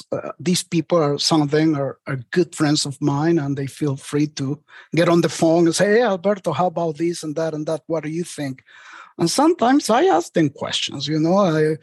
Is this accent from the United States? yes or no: no; Peru; I'm from Peru, South America, so I tend to visit more South America than Central America